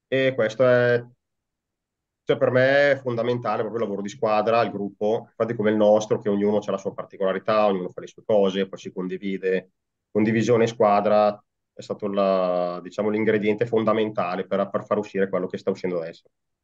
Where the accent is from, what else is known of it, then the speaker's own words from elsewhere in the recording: Caravaggio, Lombardy, Italy; Sono di Caravaggio, in provincia di Bergamo, quindi...